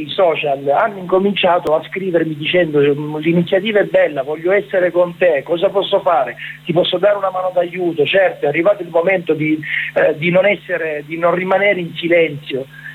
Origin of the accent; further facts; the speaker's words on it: Sicily, Italy; Io sono siciliano